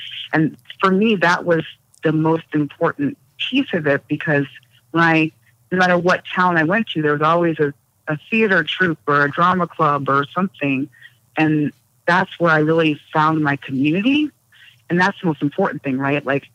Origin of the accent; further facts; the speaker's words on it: United States; You know, I grew up a girl in the United States.